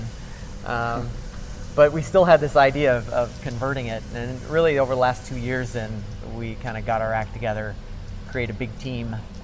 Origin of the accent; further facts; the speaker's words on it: Iowa, United States; moved away as an adult; now in Scottsdale, United States; I'm from Iowa. Lived in Iowa up until I came here for training, and trained in family medicine here in town in Scottsdale, and have lived here about 20 years.